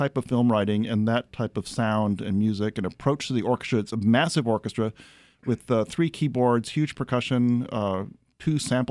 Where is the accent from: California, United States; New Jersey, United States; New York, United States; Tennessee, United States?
California, United States; Los Angeles; I love it personally because I'm from Los Angeles and you love LA also.